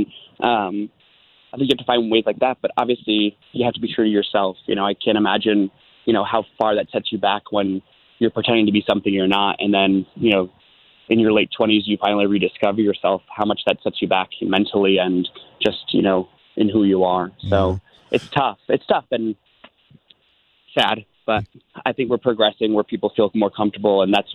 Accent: Bethel, United States; also born or lived in Queens; I grew up in Bethel, you know, my whole, you know, I mean, we moved here from Queens when I was in second grade. So, you know, I was raised in Bethel and, you know, it's a small town.

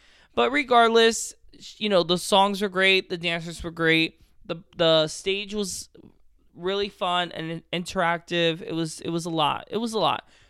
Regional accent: New Jersey, United States; I did want the Eagles because I am from Jersey, and I always just go to whoever's closest.

